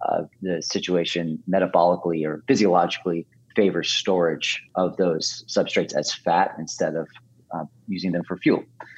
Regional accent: Marietta, Georgia, United States; We all started kind of working out at the local gym there in my hometown, Marietta, Georgia.

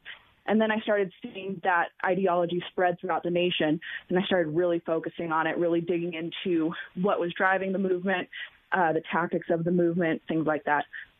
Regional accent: California, United States; moved away as an adult; So I grew up in California, and I got out of there pretty much as soon as I was able to. When I was 20 years old, I came out to Colorado.

